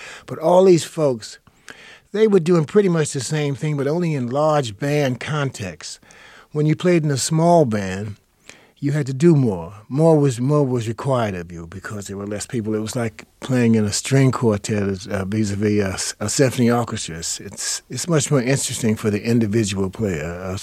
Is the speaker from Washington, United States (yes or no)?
no; Brooklyn, New York, United States; No, I grew up in Brooklyn, New York, so it's right next door, of course, to Manhattan.